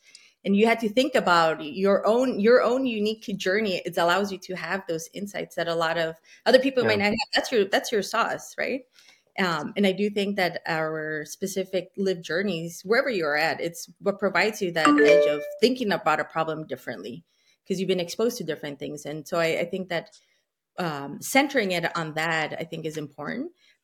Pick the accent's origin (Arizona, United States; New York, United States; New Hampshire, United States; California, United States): California, United States; Reseda; Yeah, it's interesting because when I was in the Valley, I grew up in San Fernando Valley in Reseda, and it was probably one of the few magnet schools that had, you know, engineering focus.